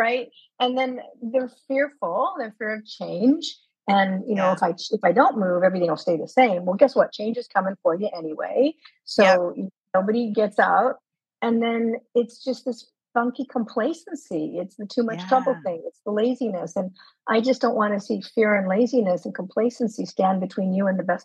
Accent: California, United States; also born or lived in Colorado; now in Florida, United States; I grew up in Southern California. I was close to the beach and loved the beach. And then, you know, had a 7-year layover in Colorado, landlocked, and then I'm back to Florida

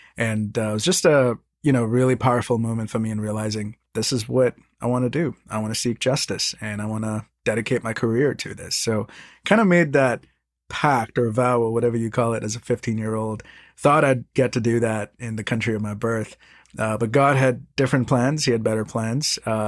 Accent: Mumbai, Maharashtra, India; moved away as an adult; now in Atlanta, United States; So I was born and raised in Mumbai, India, spent the first 18 years of my life there. And then my family immigrated to Atlanta, Georgia, right after I finished high school. So I've spent most of my adult life in the U.S., most of it in Atlanta, some in D.C.

